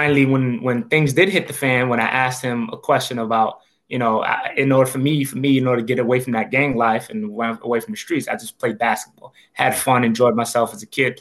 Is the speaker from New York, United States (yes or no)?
yes; New York City, New York, United States; You know, I'm from New York City. I was raised in the Bronx. I was born in Brooklyn, but mostly raised in Staten Island as well.